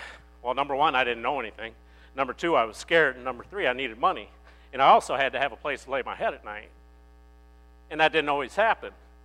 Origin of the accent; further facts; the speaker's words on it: Florida, United States; You know, I grew up, I was born in Florida, and my parents were not the best parents in the world.